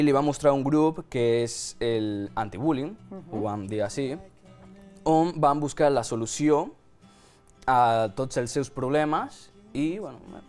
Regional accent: Ecuador; Catalan is a second language; now in Spain; que no som d'aquí d'Espanya, sinó d'un altre país. Jo, per exemple, sóc d'Equador.

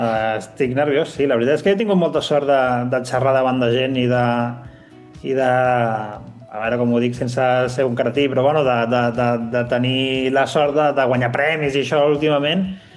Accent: L'Hospitalet de Llobregat, Catalonia, Spain; moved away as an adult; tota la meva carrera té sentit si s'entén que sóc d'Hospitalet

